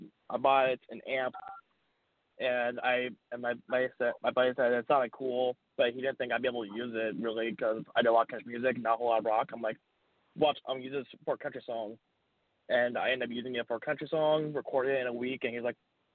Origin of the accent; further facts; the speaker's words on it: California, United States; Well, for my area, is right between Sacramento and San Francisco, up by one of the Air